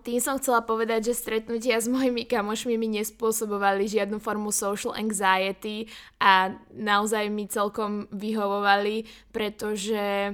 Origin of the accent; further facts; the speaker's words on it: Trenčín, Trenčín Region, Slovakia; ma volajú na dom v Trenčine, kde som vlastne, teda z Trenčina som, môj otec teraz postavil nový dom